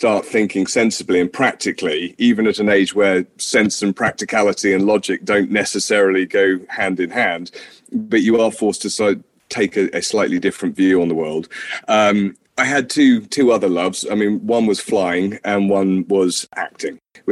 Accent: Yorkshire and the Humber, United Kingdom; also born or lived in South of England / Italy; I grew up in Yorkshire, so I was born in Yorkshire, and we moved around a little bit when I was growing up, so down in south of England, in Italy, then came back, and very much spent most of my life as a Yorkshire boy. Up in basically just fields, up in North Yorkshire

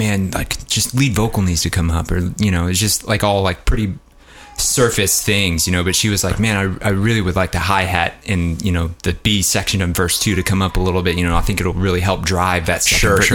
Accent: San Antonio, Texas, United States; Well, I'm from Texas, the greatest goddamn country in the whole world. And I'm from San Antonio.

